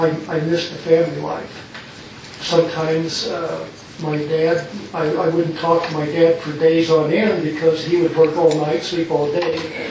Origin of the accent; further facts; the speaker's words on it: Ohio, United States; I was born and raised in Ohio. My dad worked at a coke plant.